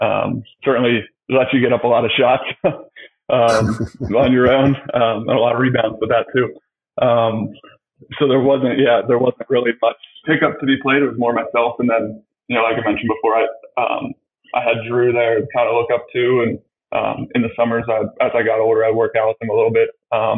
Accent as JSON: {"language": "English", "town": "Jennerstown", "region": "Pennsylvania", "country": "United States", "tie": "born or raised there", "said": "growing up in Jennerstown, Pennsylvania, population of maybe 500-600 people, there wasn't really much basketball being played."}